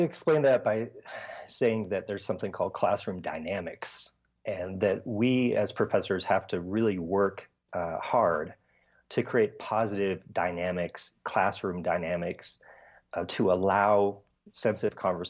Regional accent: California, United States; I'm well-traveled. I grew up mostly in California.

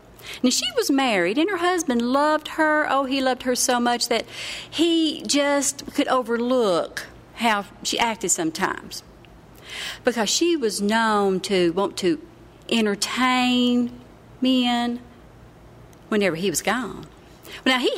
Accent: Sand Lake, Tennessee, United States; A lot of the stories I tell are tall tales or semi-true tales of when I was growing up in Sand Lake, Tennessee.

